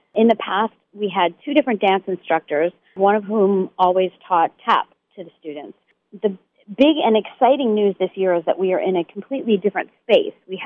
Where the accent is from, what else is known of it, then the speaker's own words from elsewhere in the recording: New Jersey, United States; So I am born and raised in New Jersey. I'm a Jersey girl